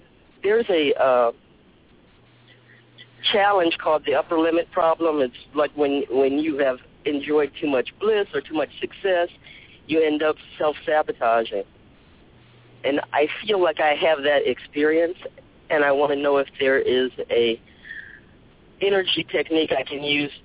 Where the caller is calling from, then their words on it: Washington, District of Columbia, United States; I'm calling from Washington, D.C.